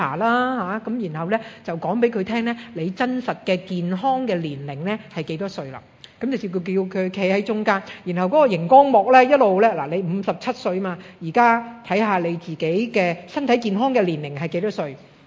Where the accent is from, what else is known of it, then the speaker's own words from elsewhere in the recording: Hong Kong; 我哋香港人都好留意嚇、我哋要咧食得健康嚇